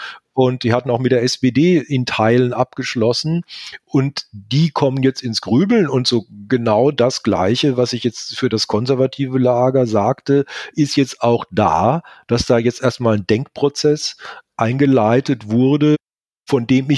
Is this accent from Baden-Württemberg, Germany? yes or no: yes; Baden-Württemberg, Germany; Ich komme ja aus Baden-Württemberg